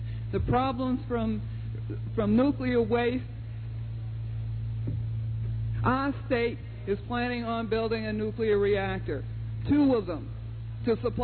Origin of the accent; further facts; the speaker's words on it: New Hampshire, United States; from New Hampshire.